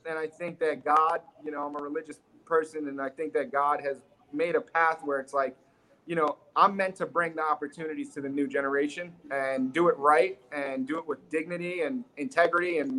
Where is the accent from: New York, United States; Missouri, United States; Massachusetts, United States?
New York, United States; Queens; I'm from Queens.